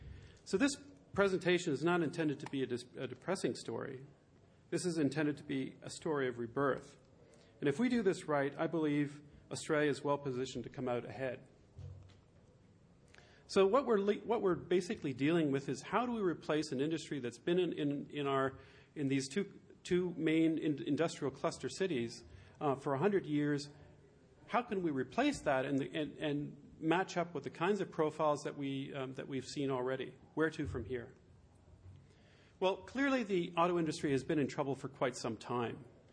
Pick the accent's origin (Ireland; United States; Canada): Canada; Hamilton, Ontario; also born or lived in Germany; I grew up in Hamilton, Ontario, Canada, a city much like Geelong or Elizabeth